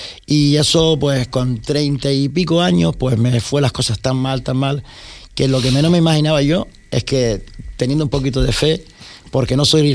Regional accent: Los Estancos, Canary Islands, Spain; Realmente me he criado en Los Estancos, bueno, me crié de la juventud, fue entre Los Estancos y Los Asomados.

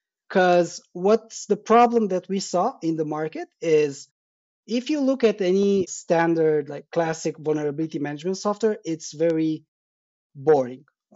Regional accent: Bucharest, Romania; I am from Bucharest, from Romania.

